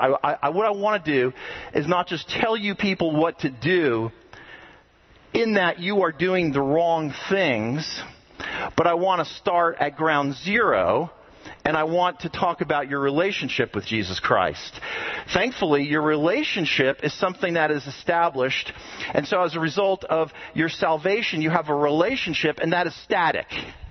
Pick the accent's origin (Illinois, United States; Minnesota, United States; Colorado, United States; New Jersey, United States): New Jersey, United States; moved away; you're from New Jersey too? Really? Where are you from in New Jersey? Oh wow, that's great.